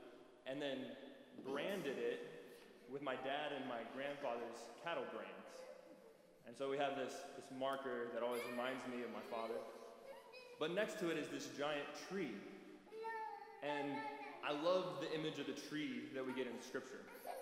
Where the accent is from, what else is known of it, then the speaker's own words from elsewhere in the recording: Kansas, United States; I'm originally from Osborne County, and there's a hill south of our farm